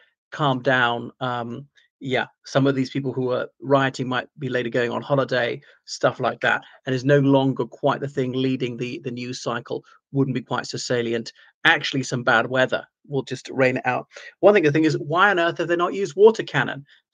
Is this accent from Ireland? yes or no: yes; Ireland; And admittedly, virtually nobody in the Republic of Ireland has my accent. I'm not English. I possibly have some remote English ancestry in the Middle Ages.